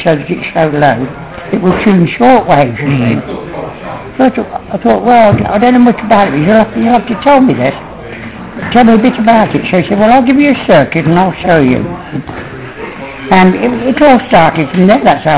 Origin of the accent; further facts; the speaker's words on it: Coventry, West Midlands, United Kingdom; I lived in Coventry right from about 2 years old, you know. I mean, you could say old, so I was born in Coventry, you know.